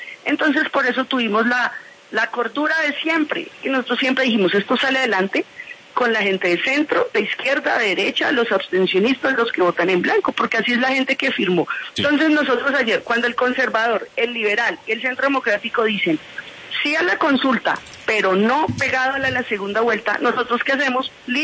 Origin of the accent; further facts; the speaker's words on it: Colombia; a mí me llena de orgullo como colombiana